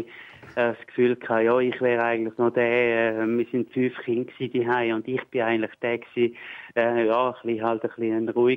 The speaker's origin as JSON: {"language": "German", "town": "Herisau", "region": "Appenzell Ausserrhoden", "country": "Switzerland", "tie": "born or raised there", "said": "Ich bin in Herisau aufgewachsen, im Appenzellischen."}